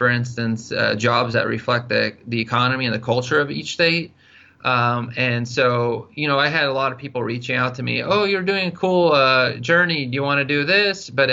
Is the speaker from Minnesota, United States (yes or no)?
no; California, United States; I grew up in the Bay Area of California.